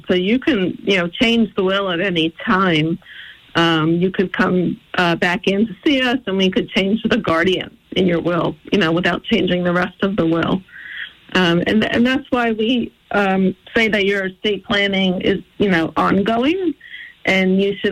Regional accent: Queens, New York, United States; I grew up in Queens, so we could do dueling accents at some point.

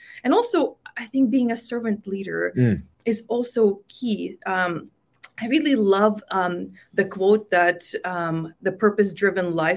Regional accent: Vilnius, Vilnius County, Lithuania; moved away as an adult; now in United States; I was born and raised in Vilnius, Lithuania, and actually I got my undergrad from there, from the Mykolas Romeris University, and my undergrad is in public administration. And I married an American, and I moved to the States

